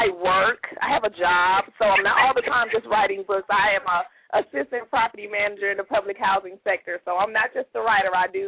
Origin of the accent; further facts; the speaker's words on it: Mississippi, United States; now in Indiana, United States; Well, I'm originally from Mississippi, but I live in Indiana. I have been here for some years now.